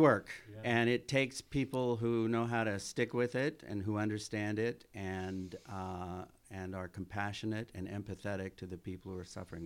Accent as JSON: {"language": "English", "region": "California", "country": "United States", "tie": "born or raised there", "said": "Well, I grew up in Northern California."}